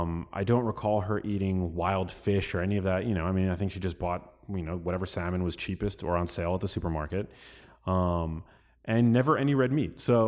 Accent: New York City, New York, United States; She was not a believer in organic, even though we are from New York City and my mom had access to healthy food.

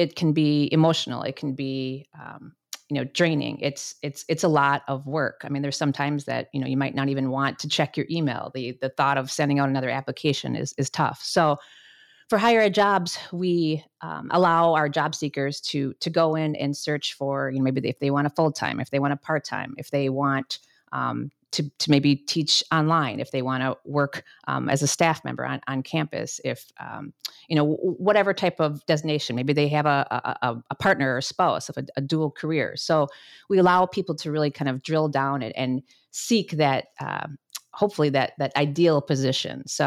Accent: Wisconsin, United States; now in Chicago, United States; And I will also say that I grew up in Wisconsin. So if you hear the about in some of the words, that's where it's coming from.

